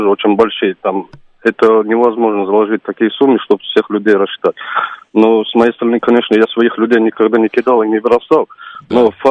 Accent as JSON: {"language": "Russian", "country": "Russia", "said": "Не-не, я не иностранец, я россиянин."}